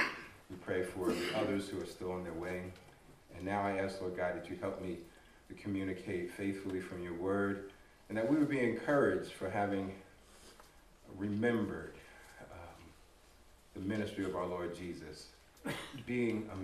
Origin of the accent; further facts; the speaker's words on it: New York City, New York, United States; I grew up in New York City. I attended a church about the size of this one, building this. In fact, the last 2 days have reminded me a lot of my own growing up in church.